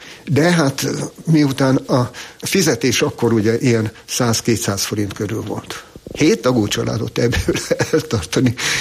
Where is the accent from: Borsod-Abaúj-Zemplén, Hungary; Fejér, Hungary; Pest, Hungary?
Borsod-Abaúj-Zemplén, Hungary; Diósgyőr; Diósgyőrben nőttem föl, a gyerekkorom minden élménye oda tartozik, ezért ízig-vérig diósgyőri vagyok.